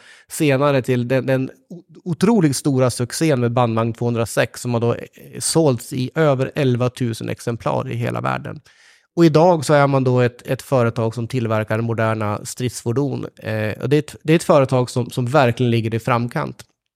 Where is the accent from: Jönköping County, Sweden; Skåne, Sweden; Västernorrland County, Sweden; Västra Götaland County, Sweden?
Västernorrland County, Sweden; Sundsvall; Den första spårvagnen man tillverkade, den gick i min hemstad Sundsvall.